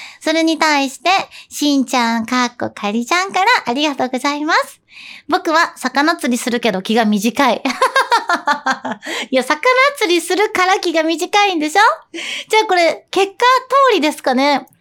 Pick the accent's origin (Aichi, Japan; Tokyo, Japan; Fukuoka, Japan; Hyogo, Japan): Tokyo, Japan; 私は東京出身、東京育ち、東京生まれです。